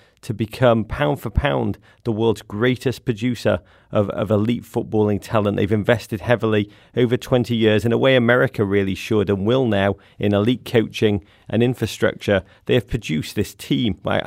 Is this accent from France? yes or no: no; England, United Kingdom; now in United States; I'm an Englishman. I've become American.